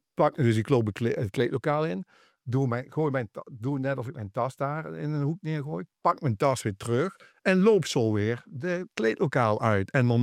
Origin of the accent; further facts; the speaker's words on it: Arcen, Limburg, Netherlands; En toen ging vrijdagavond bij ons thuis in Arsen ging de telefoon. En mijn moeder nam op